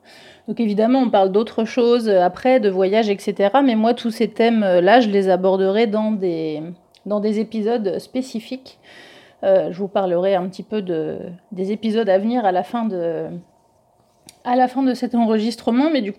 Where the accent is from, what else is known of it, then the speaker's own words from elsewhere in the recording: Grand Est, France; also born or lived in Paris; on en a eu marre de Paris parce qu'on n'est pas originaire de Paris ni l'un ni l'autre en fait. Moi je suis originaire des Ardennes